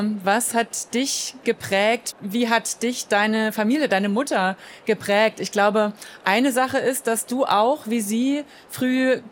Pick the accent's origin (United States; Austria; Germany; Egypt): Germany; West Germany; Ich bin in Westdeutschland geboren und aufgewachsen